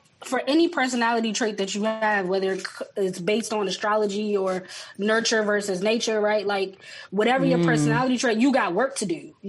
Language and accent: English; Washington, District of Columbia, United States; I'm from Northeast. I'm not like from, you know, Southeast D.C. or anything.